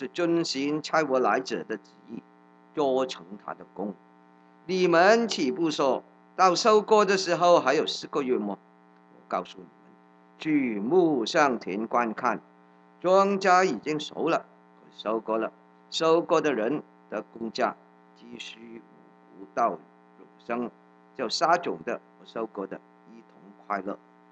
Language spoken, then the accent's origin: Chinese; Hong Kong; 那个时候我在香港，你晓得我在香港我的国语普通话就是这么香港的了我在香港长大，所以我在香港信主